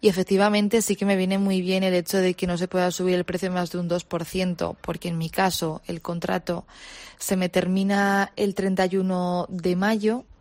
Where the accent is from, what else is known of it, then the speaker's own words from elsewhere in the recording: Zaragoza, Aragon, Spain; moved away as an adult; now in Madrid, Spain; Yo soy de Zaragoza, vine a Madrid por el tema de que tenía que estudiar un máster.